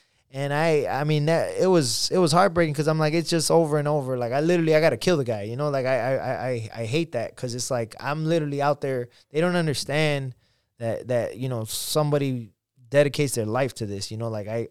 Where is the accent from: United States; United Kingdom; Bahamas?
United States; Chicago, Illinois; it was a draw in my hometown in Chicago.